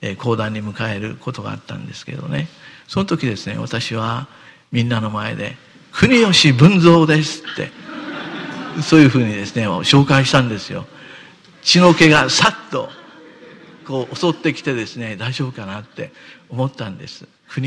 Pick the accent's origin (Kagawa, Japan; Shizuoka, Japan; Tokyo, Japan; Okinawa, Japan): Okinawa, Japan; でも私は沖縄の人として生まれ育って今に至っていることをですね